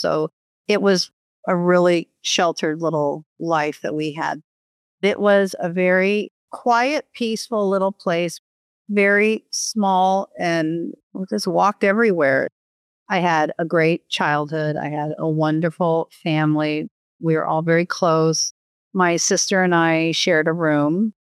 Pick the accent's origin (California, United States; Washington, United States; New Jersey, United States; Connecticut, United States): California, United States; born there; also born or lived in Pasadena; I was born in Southern California, lived in Pasadena for a short time in my life.